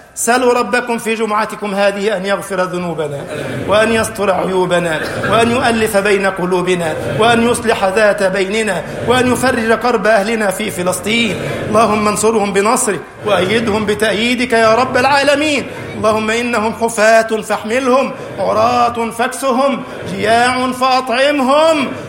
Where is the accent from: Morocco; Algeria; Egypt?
Egypt; اللهم اجعل بلدنا مصر أمنا أمانا، سخاء رخاء